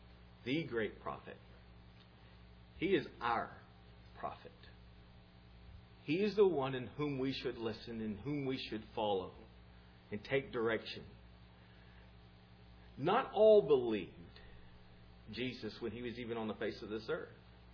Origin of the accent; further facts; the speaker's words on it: Huntsville, Texas, United States; But I say I'm from Huntsville because my teenage years, and that's where I left home and so on.